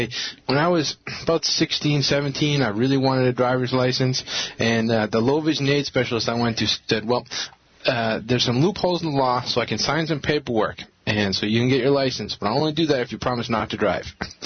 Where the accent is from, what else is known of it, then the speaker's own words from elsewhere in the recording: Boston, Massachusetts, United States; I grew up in Boston, and I ended up going to the other side of the river to Cambridge